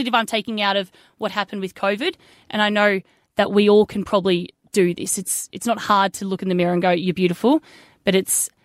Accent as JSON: {"language": "English", "town": "Melbourne", "region": "Victoria", "country": "Australia", "said": "I came from Melbourne."}